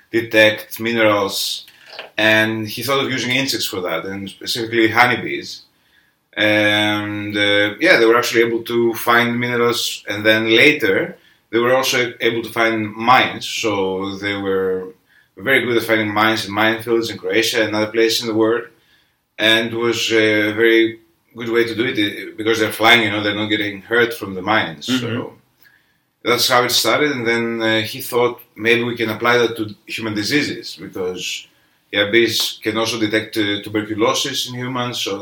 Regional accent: Greece; moved away as an adult; now in Netherlands; I'm from Greece. I used to study there.

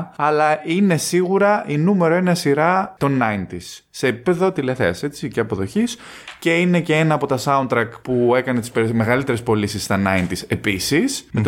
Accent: Nea Ionia, Attica, Greece; Εγώ επειδή είμαι από τη Νέα Ιωνία

